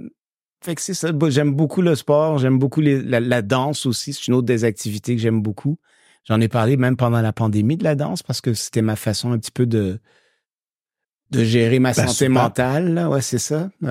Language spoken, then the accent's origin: French; Saint-Laurent, Quebec, Canada; also born or lived in Haiti; Mais j'ai grandi à Ville-Saint-Laurent.